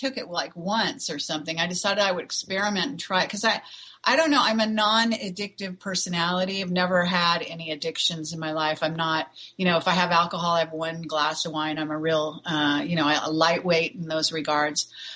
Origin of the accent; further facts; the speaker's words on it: California, United States; also born or lived in Palo Alto; So I really was a California kid at Northern California. I was born in Palo Alto and I grew up in Apple, where Apple Computer is now, which when I was growing up was all orchards.